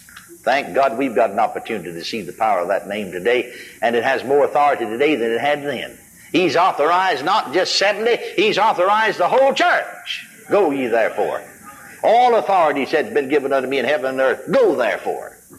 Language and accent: English; McKinney, Texas, United States; We stopped back through McKinney, my hometown. Drove by 405 North College Street.